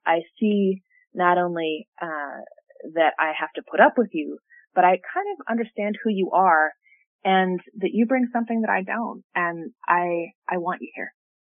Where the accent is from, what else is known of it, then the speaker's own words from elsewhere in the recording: Kansas, United States; I grew up in Kansas, and there just are a lot of folks I know back home